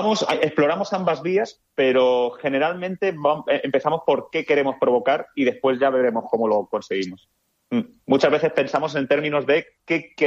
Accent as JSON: {"language": "Spanish", "town": "Petrer", "region": "Valencian Community", "country": "Spain", "said": "Sí, nosotros somos de Petrer"}